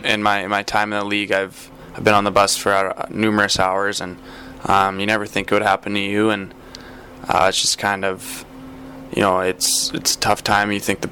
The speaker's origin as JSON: {"language": "English", "town": "St. Albert", "region": "Alberta", "country": "Canada", "tie": "born or raised there", "said": "The city I grew up in St. Albert"}